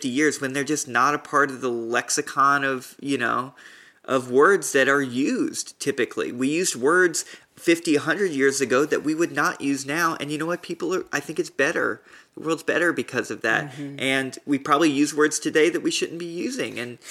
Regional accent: the South, United States; as a white, Southern, straight man growing up in the South, like I understand what it's like to feel boxed in by certain things and feeling like you can't move.

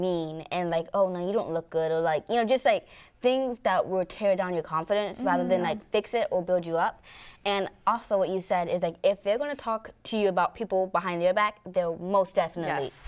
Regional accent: Alabama, United States; I'm 15. I'm from Alabama and also excited to be here.

